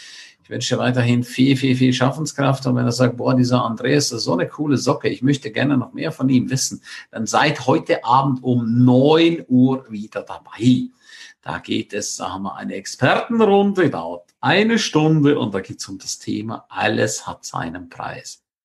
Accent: St. Moritz, Graubünden, Switzerland; Ich freue mich riesig, dich Ende Monat in St. Moritz zu sehen. In meiner Heimat.

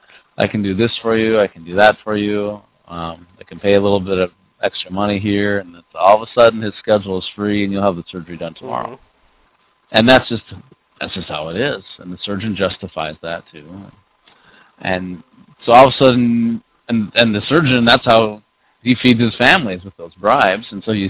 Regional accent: United States; now in Ukraine; And I'm paid better than the Ukrainian professors because I'm from America.

